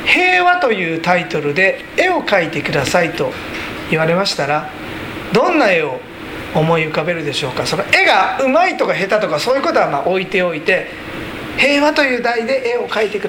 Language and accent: Japanese; Yokohama, Kanagawa, Japan; born there; now in Tokyo, Japan; 私は横浜で生まれ、東京で長く住んでおりましたが、向島に来るまではずっとどちらかといえば東京の西側に住んでおりました。